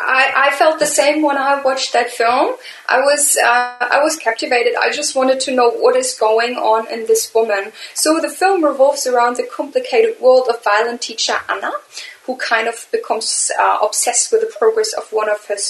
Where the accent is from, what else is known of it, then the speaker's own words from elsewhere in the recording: Hamburg, Germany; English is a second language; I'm not from Berlin. I'm from the very northeast. I rather consider Hamburg as my hometown.